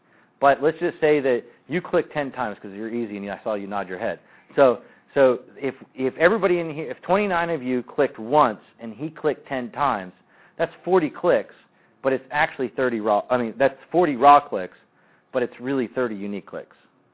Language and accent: English; United States; I'm American and I don't like the Canadians.